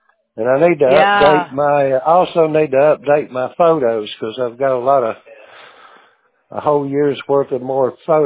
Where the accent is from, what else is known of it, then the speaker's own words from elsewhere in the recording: Tennessee, United States; also born or lived in Los Angeles; I live in my hometown of Tennessee